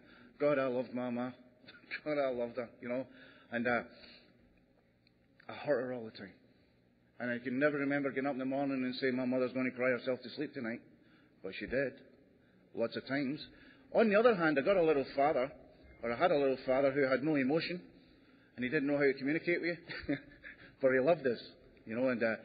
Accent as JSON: {"language": "English", "region": "Scotland", "country": "United Kingdom", "said": "And I'm originally from Scotland, you know, so we got a lot of it there, you know."}